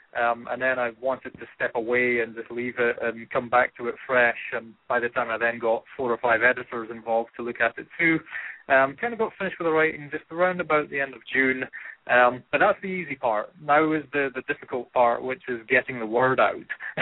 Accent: Aberdeen, Scotland, United Kingdom; I'm from Aberdeen in Scotland.

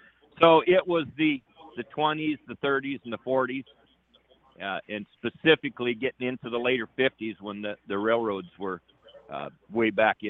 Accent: Oregon, United States; Well, I was born and raised in Oregon. I'm a fifth-generation packer, and about nine generations earlier than that, our relatives came over from Germany

